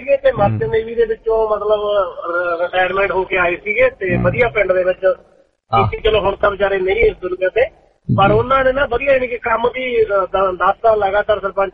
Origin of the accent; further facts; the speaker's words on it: Kamalpura, Punjab, India; ਮੇਰਾ ਪਿੰਡ ਹੈਗਾ ਕਮਾਲਪੁਰਾ ਜ਼ਿਲ੍ਹਾ ਜਗਰਾਉਂ ਦੇ ਵਿੱਚ